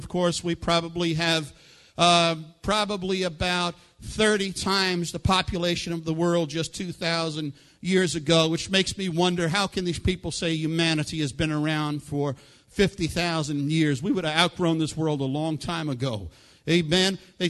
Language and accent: English; New York City, New York, United States; And, of course, I am from the Bronx originally, so I am. Everybody says I'm from Oklahoma. I am not. I grew up here in the Northeast in New York City.